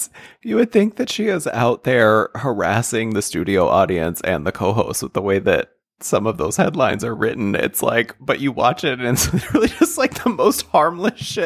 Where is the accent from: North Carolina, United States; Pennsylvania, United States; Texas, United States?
Pennsylvania, United States; Pittsburgh; That is set in my hometown. I'm from Pittsburgh, so.